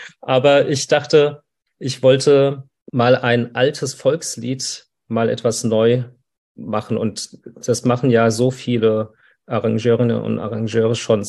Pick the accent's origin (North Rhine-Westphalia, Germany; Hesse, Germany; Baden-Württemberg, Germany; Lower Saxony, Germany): Hesse, Germany; Frankfurt; ich bin ja aus Frankfurt